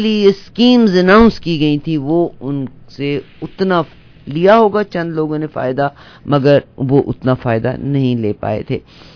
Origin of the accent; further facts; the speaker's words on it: Pakistan; My only affiliation is with Pakistan, that is my first لو. میں نے تعلیم وہاں سے حاصل کی, میرا بچپن وہاں پہ گزرا, میری تمام بچپن کی یادیں اس جگہ سے وابستہ ہیں